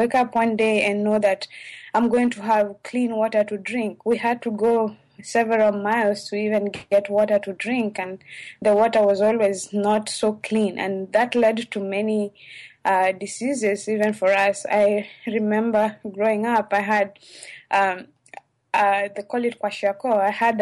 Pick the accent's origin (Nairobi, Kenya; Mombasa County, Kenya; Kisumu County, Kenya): Kisumu County, Kenya; Kisumu; English is a second language; I grew up in a village in western Kenya. To be more precise, in Kisumu, that is close to Lake Victoria. And my parents basically were poor, so they were subsistence farmers.